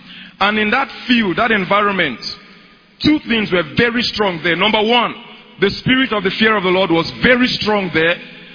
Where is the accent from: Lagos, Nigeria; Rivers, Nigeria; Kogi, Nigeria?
Kogi, Nigeria; Lokoja; from Lokoja.